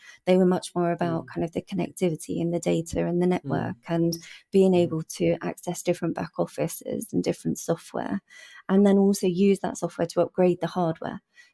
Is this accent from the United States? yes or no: no; Taplow, South East England, United Kingdom; So I grew up in a place called Taplow, kind of in between Sl